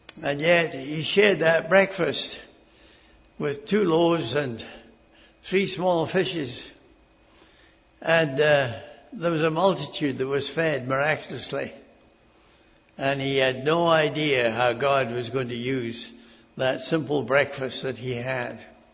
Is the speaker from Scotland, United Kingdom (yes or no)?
yes; Edinburgh, Scotland, United Kingdom; accent: Scottish; And she said, yes, and you have a Scottish accent. I said, yes. Well, I'm from Edinburgh